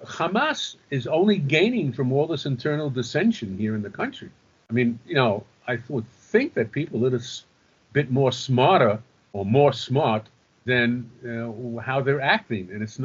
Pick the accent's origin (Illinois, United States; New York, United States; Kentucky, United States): New York, United States; New York City; now in Israel; The Bronx. I grew the up Bronx. In Queens, but I'm from the Bronx.